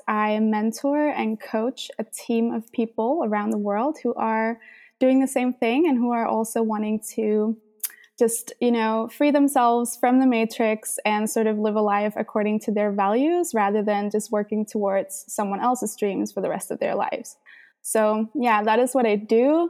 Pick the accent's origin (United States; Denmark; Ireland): Denmark; I am from Denmark